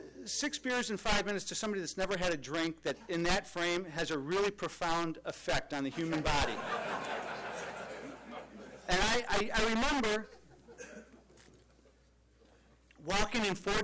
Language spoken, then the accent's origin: English; Rochester, New York, United States; I grew up in Rochester, New York, from an Irish Catholic alcoholic father and a Sicilian mother.